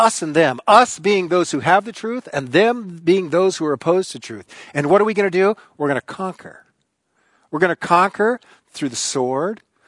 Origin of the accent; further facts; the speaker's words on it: United States; I'm still an American. I'm still white. I'm still middle-aged.